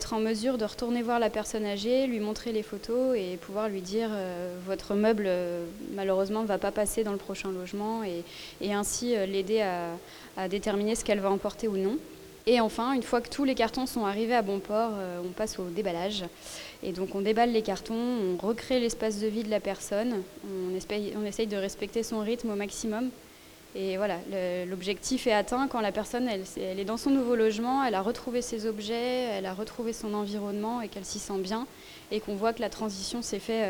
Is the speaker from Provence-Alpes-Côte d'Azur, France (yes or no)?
no; Nantes, Pays de la Loire, France; Je suis nantaise de base.